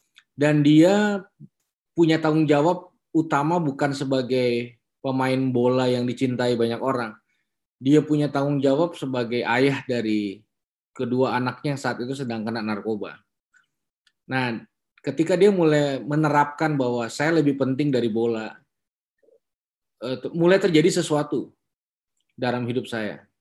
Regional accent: Ambon, Maluku, Indonesia; Ya sebagai orang Ambon ya, harusnya awalnya saya bisa punya gambaran apa yang terjadi

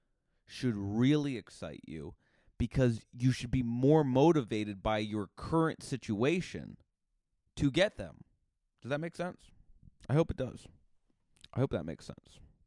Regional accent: Massachusetts, United States; I've grown up around many a Karen. I mean, I come from Cape Cod, Massachusetts.

